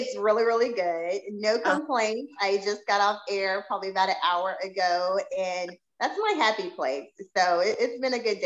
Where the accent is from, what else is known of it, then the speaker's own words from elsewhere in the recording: Jackson, Mississippi, United States; I did, but I grew up in Jackson. A lot of my family went to Jackson State University.